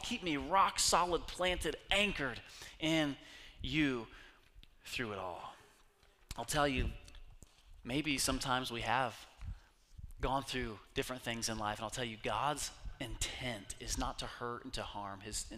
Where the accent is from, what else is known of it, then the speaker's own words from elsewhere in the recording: United States; born there; I was born in America. That means you already hit the lottery.